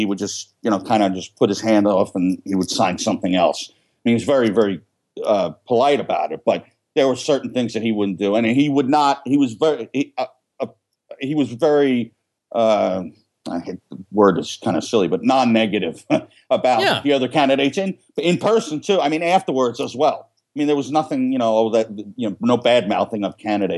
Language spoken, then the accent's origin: English; New York, United States; you know, I'm from New York, but I consider it middle of nowhere